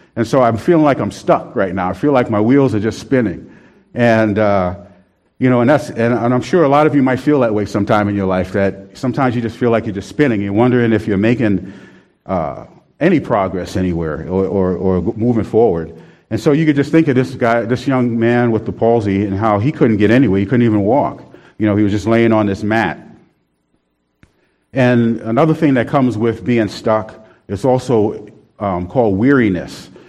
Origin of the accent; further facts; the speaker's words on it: New York City, New York, United States; growing up in New York City, there's a crowd everywhere, you know, pretty much.